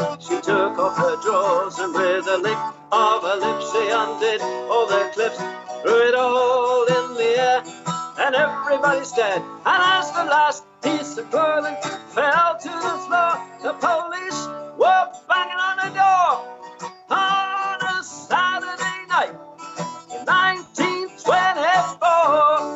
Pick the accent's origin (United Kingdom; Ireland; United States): Ireland; Wexford, Leinster; I was brought up in Wexford, and we used to do salmon, at least mackerel fishing from the shore, and a bit of bass fishing when there were still bass in the sea.